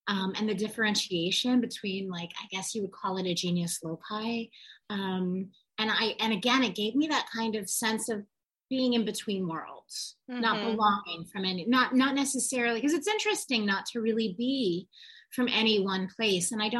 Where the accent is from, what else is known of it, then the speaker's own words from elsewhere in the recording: New York, United States; born there; now in Manhattan, United States; No, I was born in the Adirondacks in upstate New York, but I had this crazy hippie mother who literally brought me around the country. I lived in 27 different homes before I moved here, actually to this building in 1988 in Manhattan.